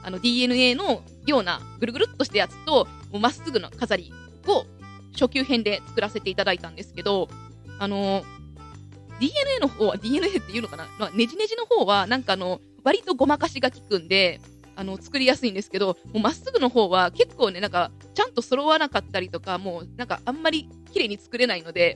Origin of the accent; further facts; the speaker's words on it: Shikokuchuo, Ehime, Japan; 地元の四国中央市というと神の生産量がね、おそらく多分日本一の市のはずなので、